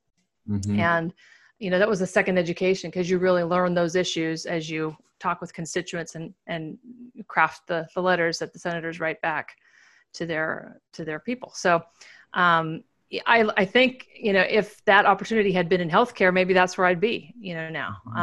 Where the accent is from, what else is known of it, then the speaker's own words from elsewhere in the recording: Beloit, Kansas, United States; And I grew up in the middle of Kansas in a small town, Beloit, Kansas, about 4,000 people.